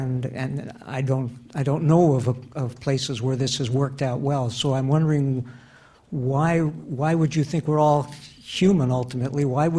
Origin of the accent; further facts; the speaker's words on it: Canada; I'm Canadian, so I'm going to have to use a Canadian example.